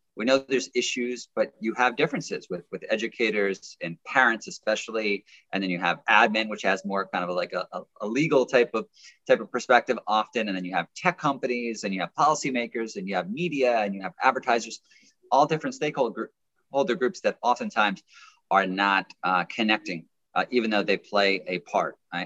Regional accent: United States; as an American and sitting in New York

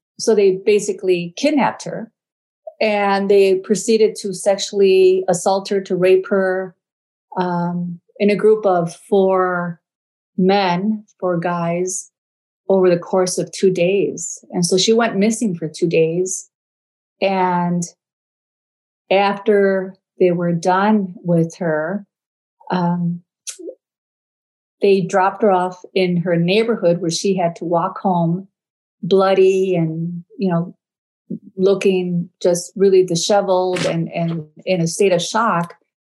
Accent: Chicago, Illinois, United States; I was born and raised in Chicago, in a barrio

